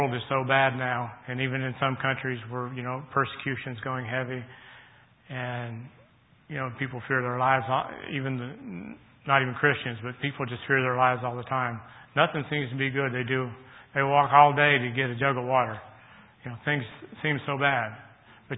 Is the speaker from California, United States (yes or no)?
yes; San Diego, California, United States; When I was growing up, I grew up in San Diego, California. We had drills so often through the school year. I went to public school.